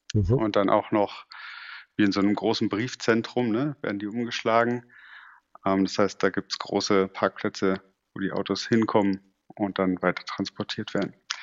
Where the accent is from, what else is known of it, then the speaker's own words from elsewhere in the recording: Berlin, Germany; Genau, bin in Ost-Berlin groß geworden, zu DDR-Zeiten im Plattenbau